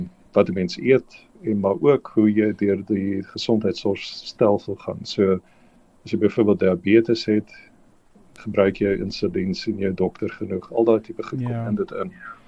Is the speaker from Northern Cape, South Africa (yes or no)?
no; Benoni, Gauteng, South Africa; Ek het groot geword in Benoni